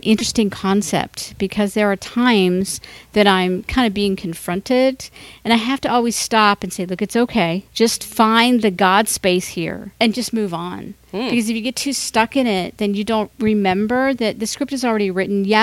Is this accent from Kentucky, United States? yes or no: no; Ohio, United States; I know growing up in Ohio, everybody looked the same, addressed the same, and all that kind of stuff.